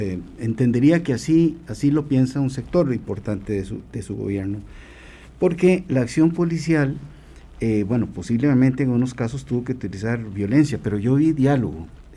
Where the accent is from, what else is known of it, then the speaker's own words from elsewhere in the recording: Costa Rica; Y es que como costarricense yo tengo que decir esto